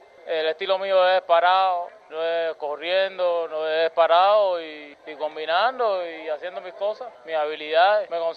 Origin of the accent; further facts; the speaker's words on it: Cuba; moved away; yo salí de Cuba